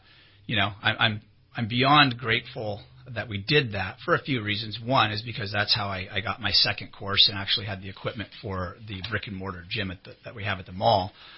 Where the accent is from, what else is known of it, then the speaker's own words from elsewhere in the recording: Shasta County, California, United States; also born or lived in Orange County; for me, I was born in Orange County, moved to Shasta County in the late 70s.